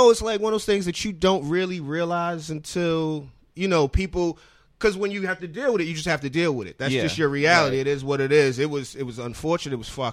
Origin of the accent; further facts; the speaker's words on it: Brooklyn, New York, United States; also born or lived in Westchester; Brownsville, Brooklyn. And then I moved up to Westchester in my teenage years.